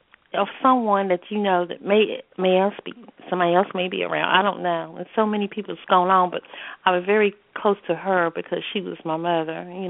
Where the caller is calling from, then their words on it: North Carolina, United States; I'm calling from the Carolinas, and I'm doing good.